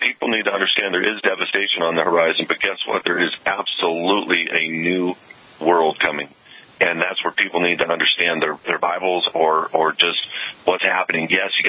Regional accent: United States; I am an American.

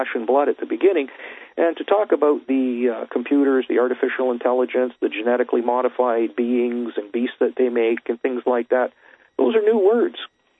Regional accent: Canada; from Canada

